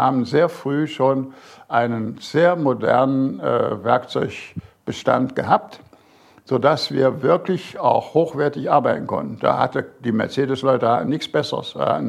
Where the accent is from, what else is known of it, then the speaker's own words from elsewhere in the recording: North Rhine-Westphalia, Germany; meine Heimat im Bergischen Land.